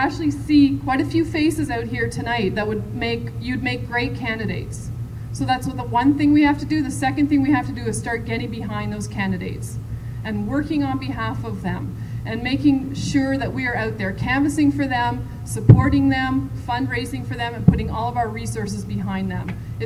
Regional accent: Hamilton, Ontario, Canada; when I say I'm from Hamilton. I'm a very proud Hamiltonian.

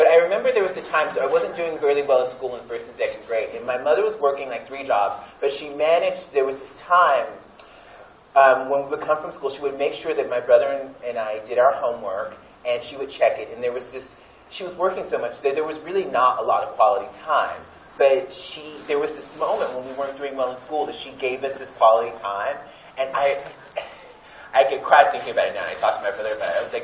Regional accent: Mobile, Alabama, United States; So, I was raised in Mobile, Alabama, single mother, very working class.

